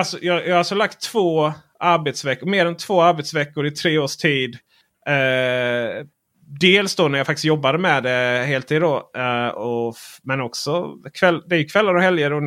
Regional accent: Sweden; Det visste jag ju, vi är ju från Sverige liksom

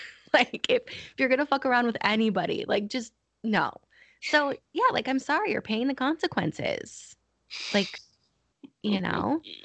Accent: Paterson, New Jersey, United States; I'm from Patterson.

